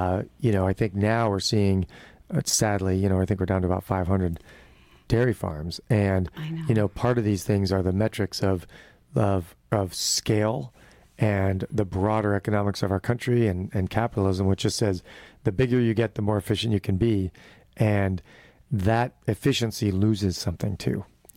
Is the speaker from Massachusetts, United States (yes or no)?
yes; Massachusetts, United States; When I grew up just outside of Boston for 10 months a year